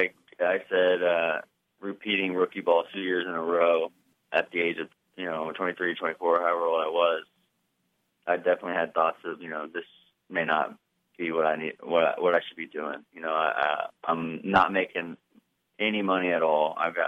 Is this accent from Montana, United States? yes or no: no; Tuscola, Illinois, United States; also born or lived in Urbana; So I was born in Urbana, grew up in Tuscola, Illinois.